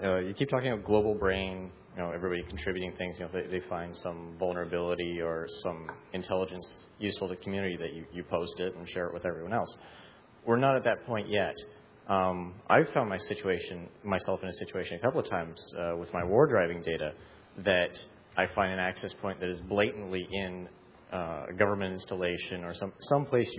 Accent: Canada; I'm Canadian, remember?

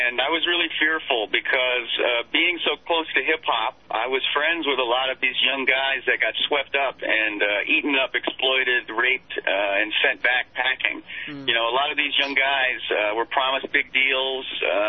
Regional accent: California, United States; I grew up in the East Bay and I grew up in a hip hop society environment where … a lot of these Bay Area artists were my age growing up.

